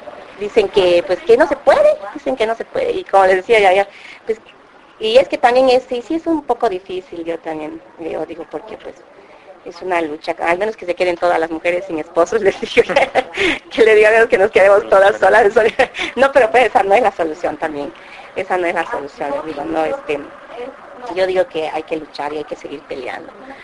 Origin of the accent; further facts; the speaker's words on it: Campeche, Mexico; pues como vengo de Campeche, de pues una ciudad, un pueblo más grande